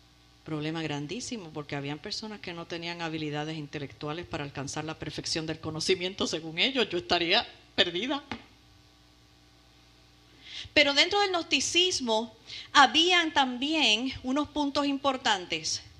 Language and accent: Spanish; Puerto Rico; Yo me acuerdo cuando niña en Puerto Rico